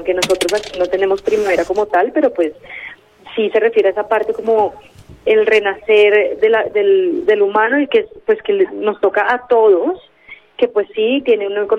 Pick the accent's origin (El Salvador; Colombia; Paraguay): Colombia; siendo colombiana